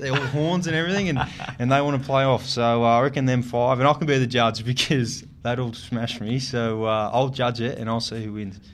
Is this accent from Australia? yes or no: yes; Australia; being Australian, I'm very patriotic. I love my Australians and Australian cricket. I grew up playing cricket